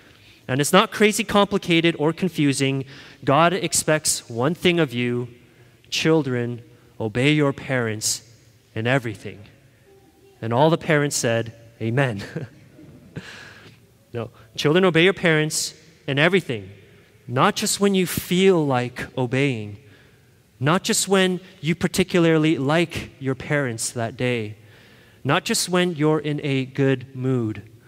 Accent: Canada; And so since we are Canadian citizens, and we live here in the province of Ontario

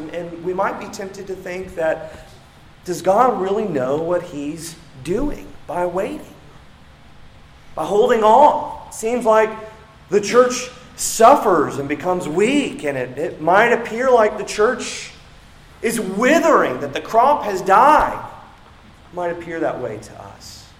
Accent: Indiana, United States; I thought about this growing up in Indiana, where all the field corn is grown among thousands of acres of corn.

